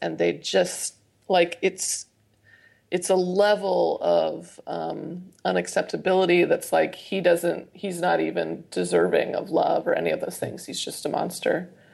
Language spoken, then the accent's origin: English; Idaho, United States; a story about growing up in Idaho and that my mom worked with resettling refugees growing up